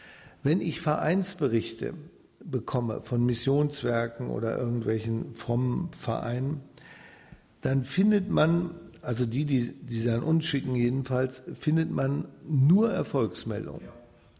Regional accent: Northern Germany, Germany; Ich komme bin im Osten aufgewachsen und im Westen, also aber alles im Norden.

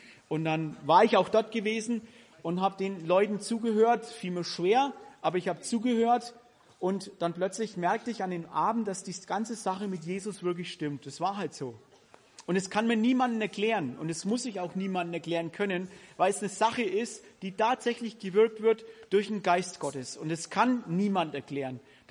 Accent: Kannerscheid, Germany; damals in Kannerscheid, wo ich aufgewachsen bin.

